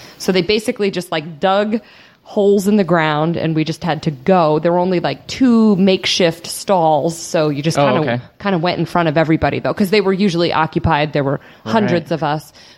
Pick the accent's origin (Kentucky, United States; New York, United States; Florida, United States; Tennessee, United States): Florida, United States; New Port Richey; So I live in Boston. I'm from Newport Richie. I'm moving to Dunedin, but I spent this winter in Boston